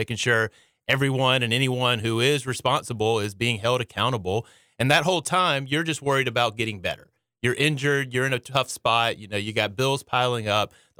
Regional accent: Columbus, Georgia, United States; now in Charleston, United States; I am. I'm from Columbus, Georgia. It's about an hour and a half south of Atlanta, then went to UGA for undergrad and came over to Charleston for law school.

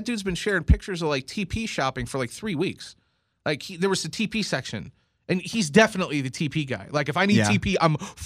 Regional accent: Indiana, United States; Is it because that I'm from Indiana?

